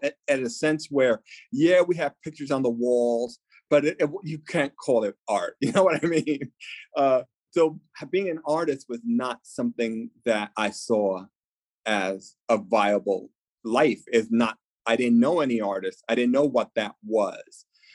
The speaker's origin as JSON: {"language": "English", "region": "New York", "country": "United States", "said": "But I think being Latino, being a New Yorker, but never having the dream"}